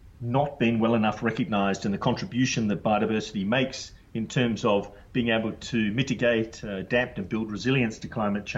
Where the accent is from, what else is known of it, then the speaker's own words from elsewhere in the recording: Adelaide, South Australia, Australia; I grew up in Adelaide, as you said.